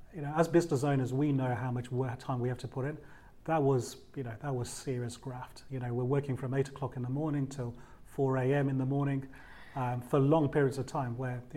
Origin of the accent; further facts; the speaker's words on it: United Kingdom; now in Australia; I've been here for 10 years and I'm from the UK originally.